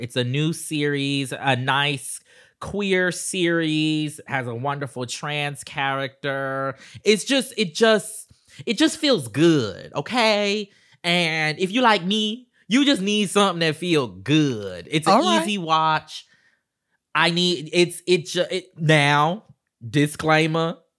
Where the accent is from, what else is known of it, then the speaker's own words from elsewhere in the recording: South Carolina, United States; Which is interesting because I'm from South Carolina.